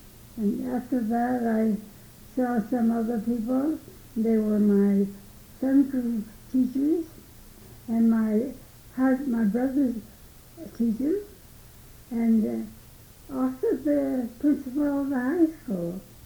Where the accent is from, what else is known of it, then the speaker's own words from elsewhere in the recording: Waterbury, Connecticut, United States; I was born in Waterbury, Connecticut. August 14th, 1918. I was one of three children. My parents had a laundry in Waterbury, Connecticut.